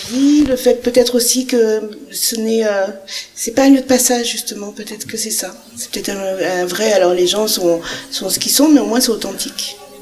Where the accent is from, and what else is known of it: Nîmes, Occitanie, France